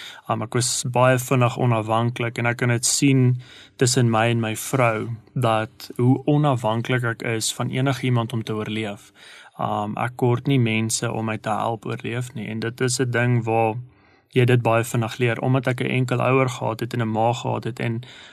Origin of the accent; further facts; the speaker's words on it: Pretoria, Gauteng, South Africa; also born or lived in Durban; ek is gebore in Durban. Ek het toe ek baie jonk was teruggetrek, uit my maal op Pretoria toe getrek. En ek het my hele lewe lank groot geword in die Montana area